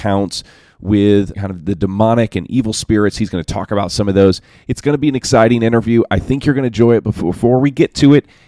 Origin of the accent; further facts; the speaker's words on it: Indiana, United States; after you found out I was from Indiana.